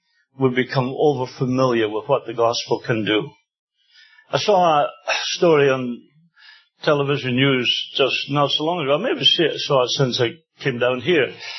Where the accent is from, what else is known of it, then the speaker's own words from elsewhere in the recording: Scotland, United Kingdom; And I come from Scotland where there was enough religion to sink a battleship when I was growing up.